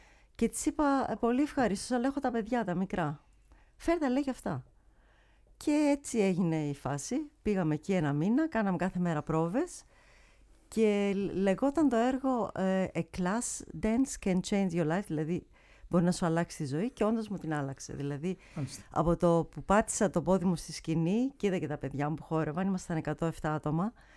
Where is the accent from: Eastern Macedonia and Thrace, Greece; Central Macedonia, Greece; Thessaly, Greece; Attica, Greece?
Central Macedonia, Greece; Veria; moved away as an adult; now in Cologne, Germany; Η καταγωγή μου είναι από τη Βέρεια. Ναι. Και όταν ήμουν 21 χρονών, όπως είπα, νομίζω, πήγα στην Κολονία να επισκεφτώ μια ξαδέρφη μου και έμεινα.